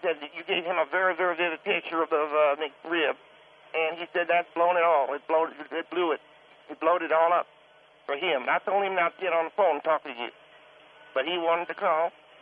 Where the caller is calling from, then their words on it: Lancaster, California, United States; we're calling from Lancaster, California.